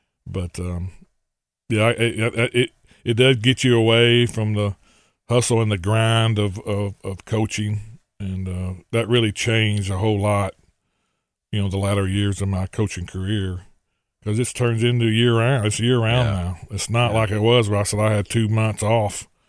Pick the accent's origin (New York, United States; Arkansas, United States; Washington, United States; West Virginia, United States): Arkansas, United States; Rose City; But that's who we grew up together in Rose City and played baseball growing up together.